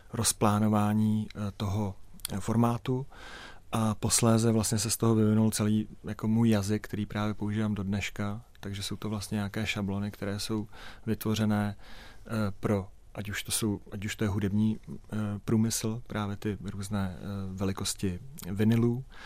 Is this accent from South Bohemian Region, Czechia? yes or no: yes; South Bohemian Region, Czechia; já jsem vyrostl v podstatě na Šumavě, protože jsem moje prarodiče oba dva s obou dvou, jako od, ať už od maminky, tak od táty, tak v podstatě jsou z Pošumaví